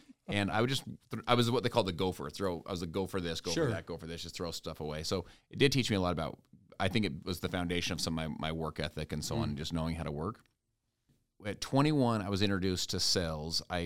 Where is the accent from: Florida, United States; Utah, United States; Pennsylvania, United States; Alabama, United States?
Utah, United States; Salt Lake City; I'm from Salt Lake City.